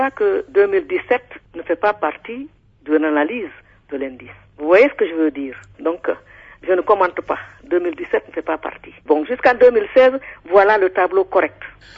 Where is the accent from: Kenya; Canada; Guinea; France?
Guinea; Mon pays, moi je suis de la Guinée.